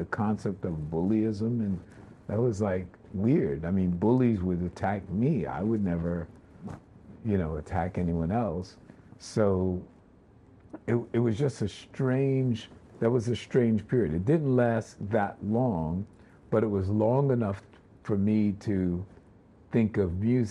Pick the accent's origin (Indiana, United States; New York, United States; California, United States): New York, United States; New York City; English is a second language; because I grew up in Greenwich Village in the Lower East Side, that these programs basically existed to help European immigrants assimilate into American society. So part of that assimilation was learning English and music and stuff. I learned English.